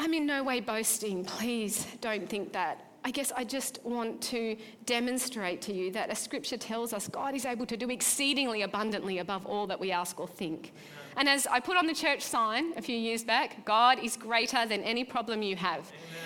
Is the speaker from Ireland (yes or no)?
no; Nelson Bay, New South Wales, Australia; a girl I grew up with in Nelson Bay.